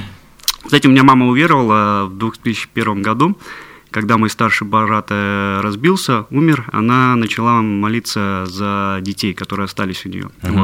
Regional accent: Pasha, Leningrad Oblast, Russia; born there; уже представились. Родился я в Ленинградской области, это Волховский район, поселок Паша.

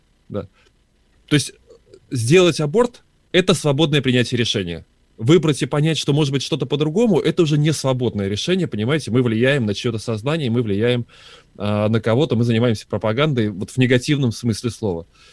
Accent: Israel; Я из Израиля, понимаешь?

